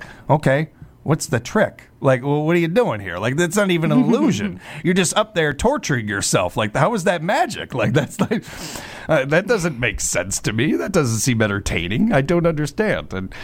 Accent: Chicago, Illinois, United States; I'm from over here. I'm from Chicago and stuff.

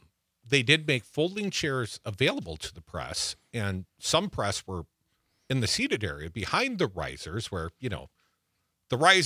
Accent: Madison, Wisconsin, United States; in my hometown, Madison, WMDX.

